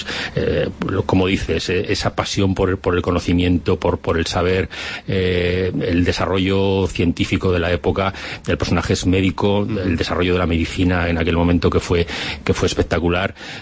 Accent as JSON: {"language": "Spanish", "town": "Tudela", "region": "Navarre", "country": "Spain", "tie": "born or raised there", "said": "el 1200 aniversario de la fundación de mi ciudad natal, de Tudela"}